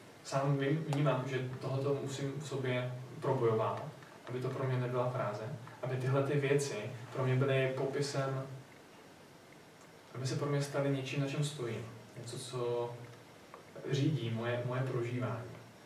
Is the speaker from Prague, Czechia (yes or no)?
no; Vikýřovice, Olomouc Region, Czechia; tady ve Vikýřovicích, odkud pocházím